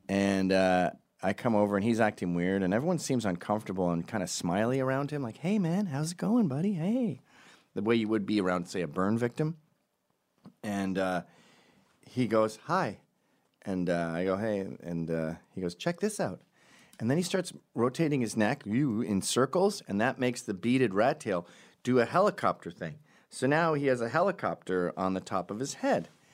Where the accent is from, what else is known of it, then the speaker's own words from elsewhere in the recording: Canada; And I said, look, I'm Canadian and we're not litigious.